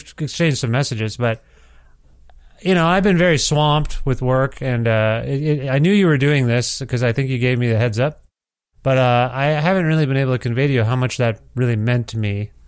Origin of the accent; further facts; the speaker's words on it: Ontario, Canada; I'm from Ontario.